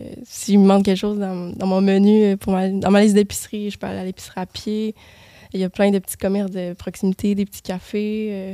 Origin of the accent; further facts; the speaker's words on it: Quebec City, Quebec, Canada; Oui, j'ai grandi à Québec, à Sainte-Foy plus précisément.